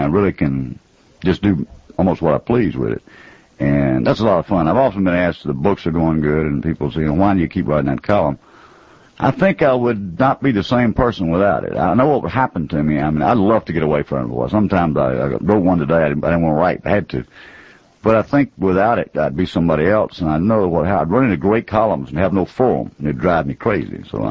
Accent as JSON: {"language": "English", "town": "Snellville", "region": "Georgia", "country": "United States", "said": "turns out he's from"}